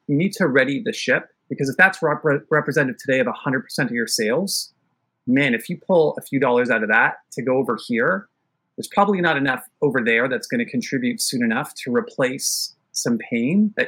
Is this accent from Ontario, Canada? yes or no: yes; Toronto, Ontario, Canada; I've been lived in the U.S. For several years. I'm from Toronto.